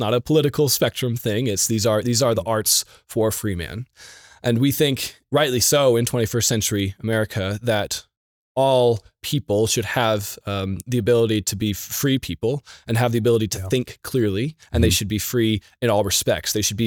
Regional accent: Texas, United States; So I grew up in Texas. I was homeschooled. And I grew up Southern Baptist, a great Reformed Baptist church back in Texas

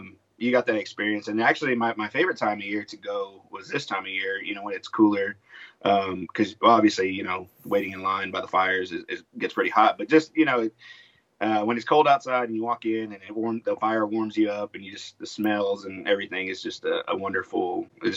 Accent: San Marcos, Texas, United States; But really, I grew up in San Marcos, so we would take, I wouldn't say weekly pilgrimages, but probably bi-weekly or at least once a month to Lockhart.

